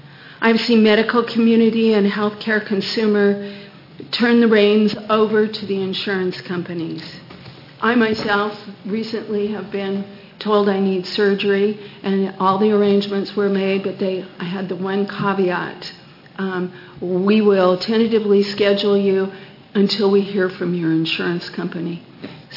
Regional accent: Grants Pass, Oregon, United States; I'm from Grants Pass.

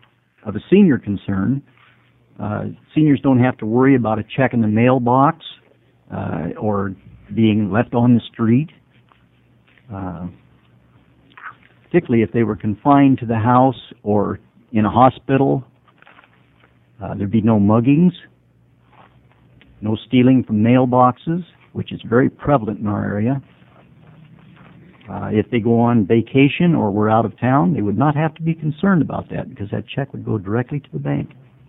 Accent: Portland, Oregon, United States; I'm from East Portland. I'm a retired Oregon taxpayer.

